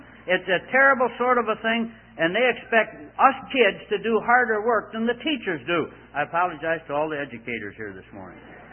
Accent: Scotland, United Kingdom; I'm a Scotsman, and I like to get everything I possibly can.

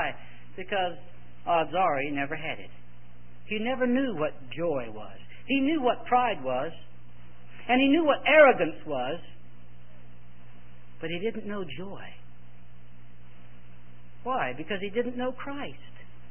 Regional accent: United States; I am very glad to be an American.

